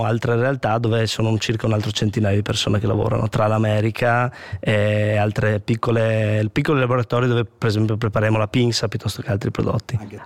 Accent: Germany; now in Italy; Mia madre è tedesca, io ho due sorelle, io e le mie sorelle siamo nati in Germania, quindi abbiamo vissuto lì una parte della nostra vita

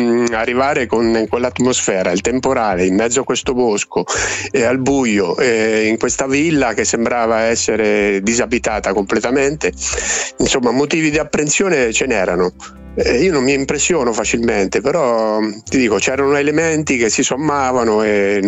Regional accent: Osimo, Marche, Italy; accent: Marchigiano; Io sono di Osimo, in provincia

